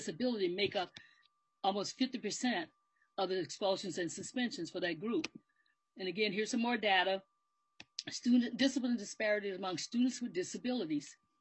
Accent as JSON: {"language": "English", "region": "Alabama", "country": "United States", "said": "I'm from Alabama, so I use the word snatch when you go and grab something from somebody."}